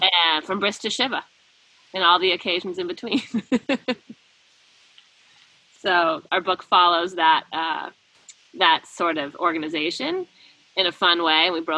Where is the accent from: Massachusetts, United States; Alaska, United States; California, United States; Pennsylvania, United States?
Massachusetts, United States; Boston; I'm from Boston originally